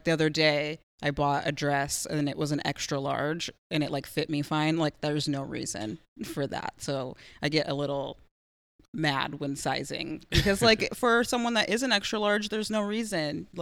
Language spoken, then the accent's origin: English; Eugene, Oregon, United States; also born or lived in Los Angeles; But yeah, I was in Eugene, originally born in Los Angeles. My parents lived there for a little while and then moved us back to Eugene to slow things down.